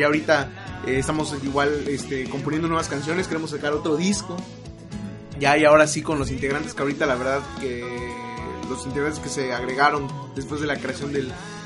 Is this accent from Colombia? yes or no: no; Campeche, Mexico; Tengo 2 bandas en la ciudad de Campeche, porque pues yo soy, o sea, vengo de Campeche.